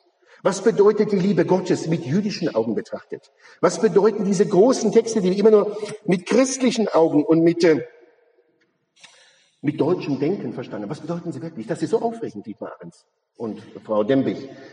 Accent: Israel; German is a second language; in meine Heimat

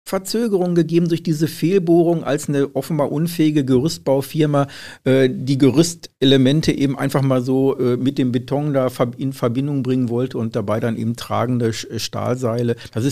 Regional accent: Marl, North Rhine-Westphalia, Germany; Also ich bin ja in Mahl geboren, aufgewachsen.

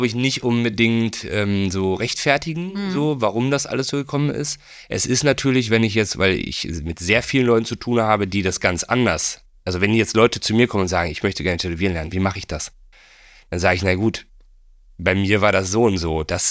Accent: Bielefeld, North Rhine-Westphalia, Germany; Ich bin aus Bielefeld, genau. Ich bin da geboren und da aufgewachsen auch.

